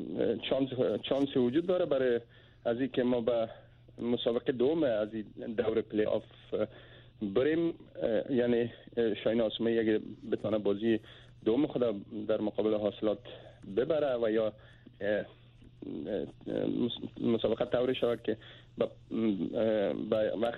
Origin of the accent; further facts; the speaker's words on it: Tajikistan; ما از تاجیکستان هستم